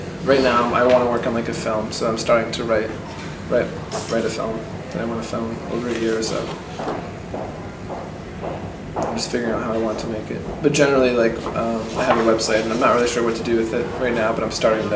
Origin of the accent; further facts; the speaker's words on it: Freetown, Massachusetts, United States; Freetown is the name of it. It's like a small town. It's near Cape Cod.